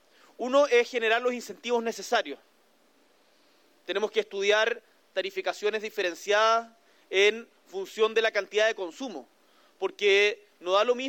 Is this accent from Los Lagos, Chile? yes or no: no; Punta Arenas, Magallanes, Chile; yo soy del sur, de Punta Arenas, de la región de Magallanes